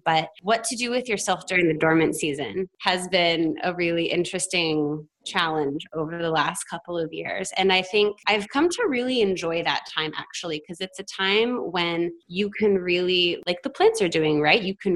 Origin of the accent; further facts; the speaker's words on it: the South, United States; I always loved my tattoos, you know, despite I grew up in the South